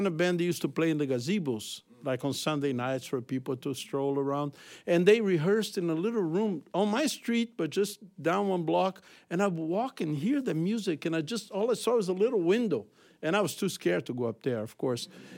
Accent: Rio de Janeiro, Brazil; so I'm not a guy from Ipanema. I'm a boy from Realengo, which is the west zone of Rio. It's still the city of Rio, but it's like 15 miles out west.

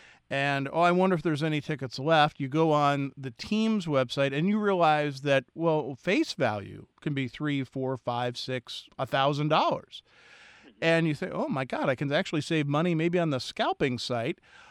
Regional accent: Philadelphia, Pennsylvania, United States; as a Philadelphian, but also as a Muppet fan, I believe to be our greatest mascot.

